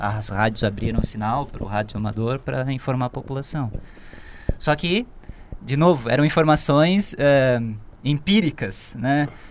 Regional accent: Santa Catarina, Brazil; Eu vivi, eu nasci no Alto Vale do Itajaí, então eu passei pelas enchentes de 83, 84

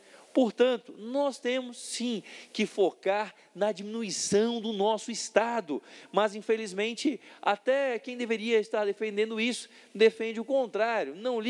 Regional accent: Santa Catarina, Brazil; Eu sou pagador de impostos, eu pago impostos e sou catarinense.

